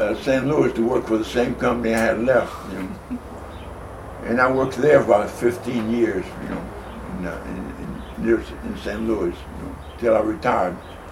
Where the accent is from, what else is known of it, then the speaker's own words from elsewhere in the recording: Asturias, Spain; Find out as much information about Asturias, because I knew I was from Asturias. Mm-hmm. I did not know the name of the town, but I knew the region of Asturias.